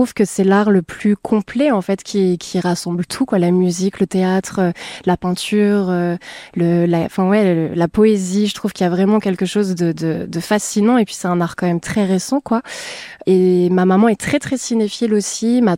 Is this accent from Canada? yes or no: no; Cannes, Provence-Alpes-Côte d'Azur, France; born there; also born or lived in Clermont-Ferrand / Toulon / Amiens; je suis née à Cannes, donc Provence-Alpes-Côte d'Azur. Et puis ensuite, j'ai pas mal bougé parce que mon papa travaille dans le sport, donc je l'ai pas mal suivi. J'ai beaucoup vécu en Auvergne, à Clermont-Ferrand, mais aussi à Toulon, à Amiens, à Troyes